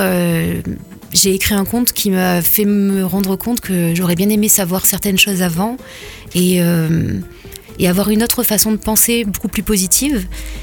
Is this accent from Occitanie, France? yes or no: yes; Saint-Michel, Occitanie, France; Alors moi, je suis de Saint-Michel, proche de Mirande.